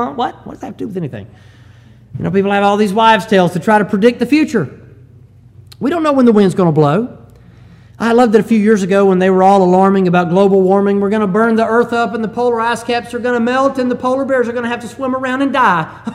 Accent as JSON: {"language": "English", "town": "Huntsville", "region": "Alabama", "country": "United States", "said": "I'm from Huntsville, and it's the home of NASA, and they designed the Saturn V that put man on the moon"}